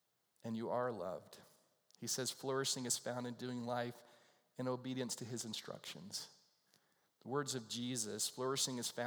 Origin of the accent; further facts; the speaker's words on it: Morehead City, North Carolina, United States; We would sit on our front porch in downtown Morehead City and watch the cars. That's how exciting my hometown was, right?